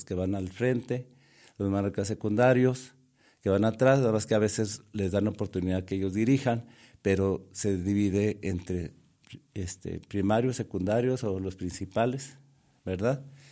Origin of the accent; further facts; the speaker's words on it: Mexico; yo soy mexicano y los mexicanos tenemos muchas tradiciones, muchos valores culturales